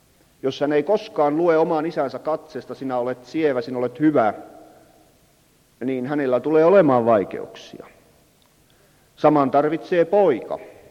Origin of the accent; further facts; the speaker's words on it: Lapland, Finland; minä nyt puhun tuolla tavalla lappilaisen karkeasti, koska olen sieltä päin kotoisin